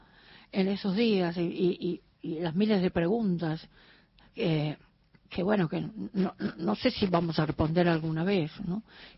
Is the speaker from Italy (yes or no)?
no; Corrientes, Argentina; en la música de mi tierra, en las formas, distintas formas musicales que tiene no solamente el chamamé sino otras, como la giodoble, como la canción correntina